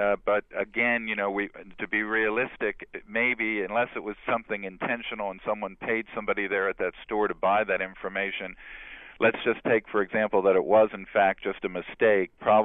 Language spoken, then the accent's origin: English; New York, United States; You know, I grew up in New York, and when I was a kid, you didn't even get a Social Security number until you got your first job.